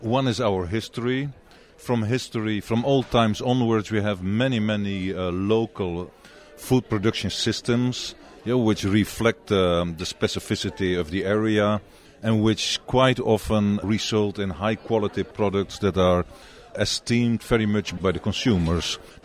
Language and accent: English; Netherlands; English is a second language; I'm from the Netherlands.